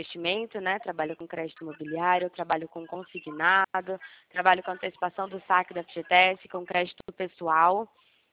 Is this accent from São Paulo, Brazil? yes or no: yes; Pirassununga, São Paulo, Brazil; Como eu sou daqui do interior de São Paulo, minha cidade chama Pirassununga, tá?